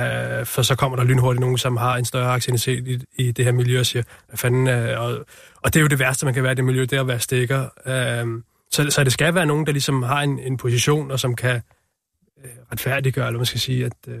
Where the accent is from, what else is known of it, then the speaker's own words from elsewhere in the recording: Capital Region of Denmark, Denmark; jeg er jo født og opvokset ude på Vestegnen, og der er jo også nogle rødder